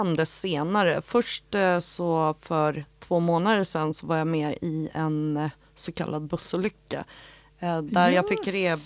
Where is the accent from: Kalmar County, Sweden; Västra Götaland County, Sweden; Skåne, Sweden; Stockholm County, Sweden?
Stockholm County, Sweden; Tyresö; Jag är ju uppväxt från Tyresö från början, bott här i mitt liv.